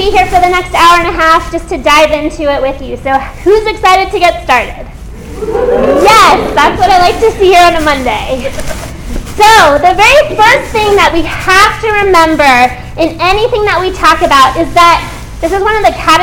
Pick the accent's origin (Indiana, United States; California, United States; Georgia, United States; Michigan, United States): Georgia, United States; Woodstock; I've grown up in the Archdiocese of Atlanta. I grew up in Woodstock, Georgia. I went to Etowah High School.